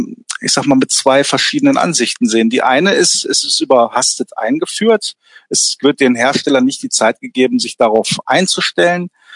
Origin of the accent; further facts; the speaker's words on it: Wolfsburg, Lower Saxony, Germany; Ja, also Wolfsburg ist meine Heimatstadt und natürlich möchte ich hier auch positiv wirken.